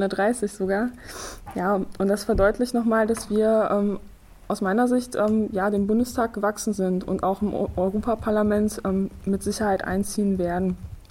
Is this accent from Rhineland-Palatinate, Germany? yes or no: no; Lower Saxony, Germany; Ich komme aus Niedersachsen